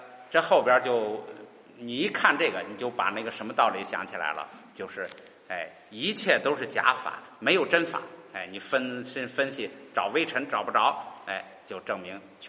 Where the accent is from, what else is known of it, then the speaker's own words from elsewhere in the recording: China; 我们中国人因为认为这个无不是没有嘛